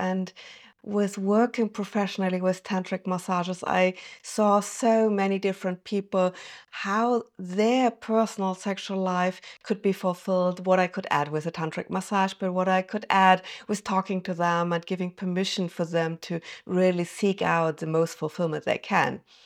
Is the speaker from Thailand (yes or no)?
no; Germany; English is a second language; I'm based in Germany, and I'm originally from Germany, so English is my second language.